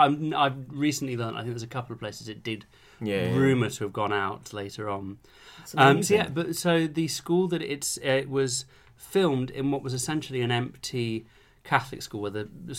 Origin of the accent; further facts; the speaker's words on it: Nottingham, East Midlands, United Kingdom; But it was shot in Nottingham, and I'm from Nottingham.